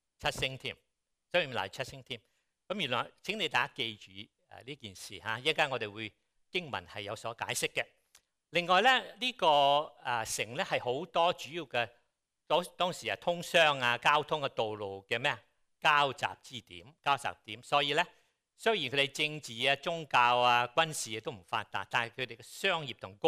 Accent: China; 我哋中國人都係有啲咁嘅習慣嘅

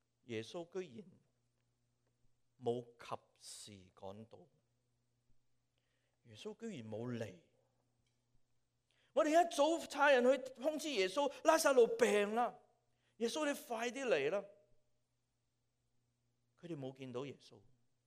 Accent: China; 我们中国人说，人不伤心就不流眼泪，就是这样的意思。

